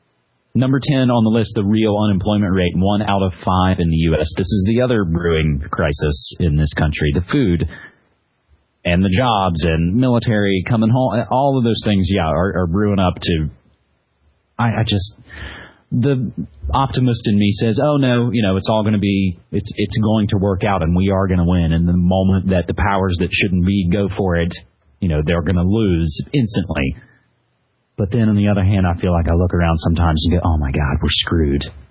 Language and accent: English; West Virginia, United States; the Upper Big Branch mine disaster in my home state of West Virginia last year.